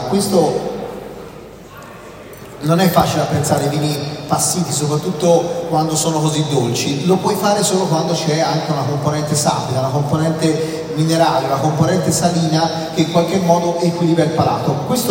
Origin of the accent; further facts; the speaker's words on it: Tuscany, Italy; Io sono toscano